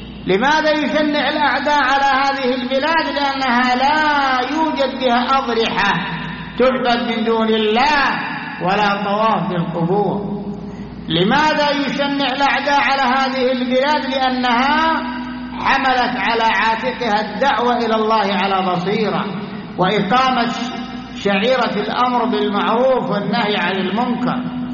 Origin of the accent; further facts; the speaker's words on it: Saudi Arabia; بلادنا المملكة العربية السعودية، بلاد التوحيد والسنة، بلاد الخيرات.